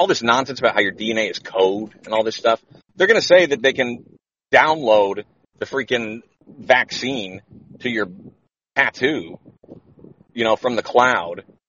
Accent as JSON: {"language": "English", "region": "Florida", "country": "United States", "said": "from Florida."}